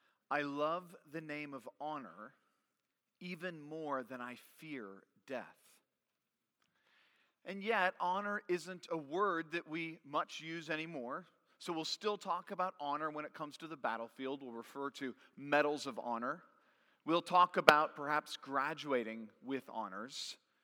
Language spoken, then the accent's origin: English; California, United States; where I was raised in Northern California